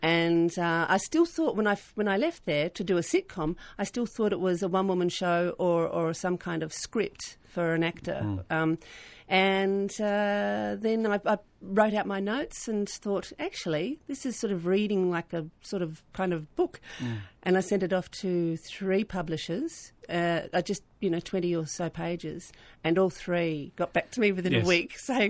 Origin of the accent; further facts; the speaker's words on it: Queensland, Australia; Mum and Dad certainly pushed us towards the arts as kids when we were all growing up in Queensland, actually.